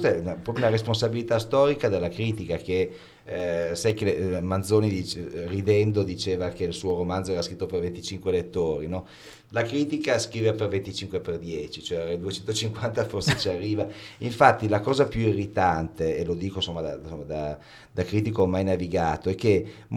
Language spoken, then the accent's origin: Italian; Turin, Piedmont, Italy; Io vengo da Torino